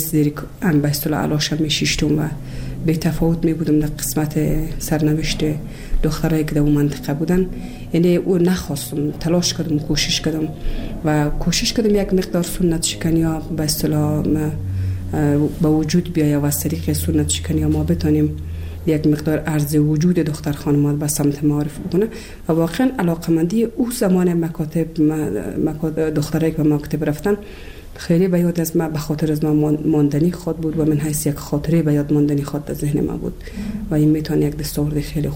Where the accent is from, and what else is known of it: Kabul, Afghanistan; born or raised there; also born or lived in Bamyan